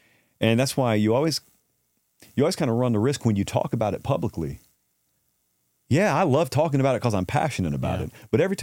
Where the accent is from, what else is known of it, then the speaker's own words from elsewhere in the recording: Columbus, Georgia, United States; when I grew up in Columbus, in Columbus, Georgia, I had no money